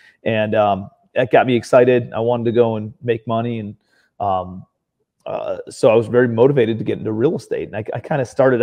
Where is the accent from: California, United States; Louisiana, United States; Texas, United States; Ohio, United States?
Ohio, United States; Cleveland; now in New York City, United States; I'm from Ohio originally, Cleveland, Ohio, but I moved out to New York City and got my real estate license